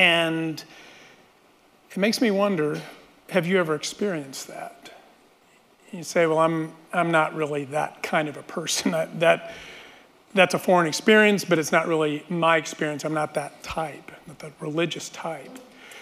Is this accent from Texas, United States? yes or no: yes; El Paso, Texas, United States; I grew up in El Paso. My family often attended a church, and I had a positive experience.